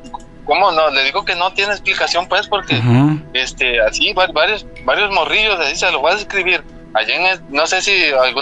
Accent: Nacajuca, Tabasco, Mexico; now in Veracruz, Mexico; El día de hoy estoy en el puerto de Veracruz. Trabajo aquí ya desde hace varios años, pero soy originario de Nacajuca, Tabasco.

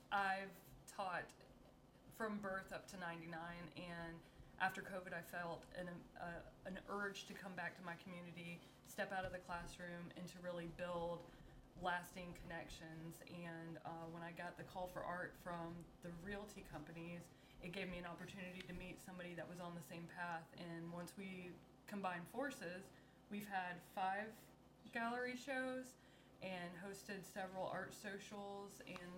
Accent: Guyton, Georgia, United States; So, I'm a Guyton resident, and I grew up in Guyton. This is my home

